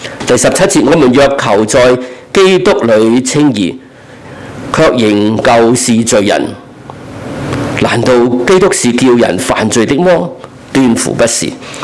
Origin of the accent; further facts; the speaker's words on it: Guangdong, China; 我们广东人讲的真的砸死你都得。